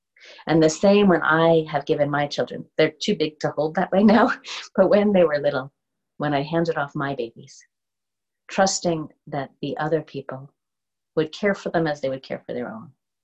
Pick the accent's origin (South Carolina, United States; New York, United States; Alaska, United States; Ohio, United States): New York, United States; now in Canada; I live out in Alberta and I grew up in New York, so pizza here just isn't the same.